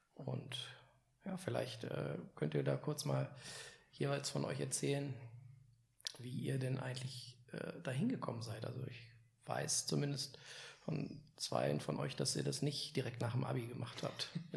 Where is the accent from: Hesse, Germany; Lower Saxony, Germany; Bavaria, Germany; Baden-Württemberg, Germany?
Lower Saxony, Germany; Hanover; Als waschechter Hannoveraner würde ich bitte, würde ich darum bitten, dass wir beim Hochdeutsch bleiben.